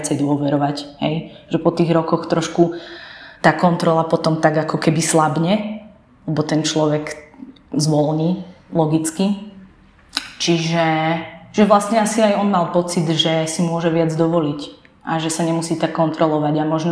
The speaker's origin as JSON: {"language": "Slovak", "town": "Levice", "region": "Nitra Region", "country": "Slovakia", "lives_now": "Bratislava, Slovakia", "said": "moja mama prišla do Bratislavy, pretože my sme z Levíc"}